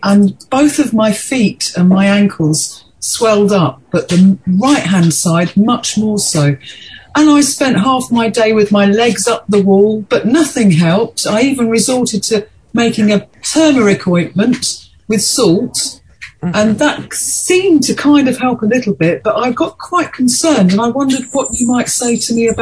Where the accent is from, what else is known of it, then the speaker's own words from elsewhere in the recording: England, United Kingdom; I'm also from England.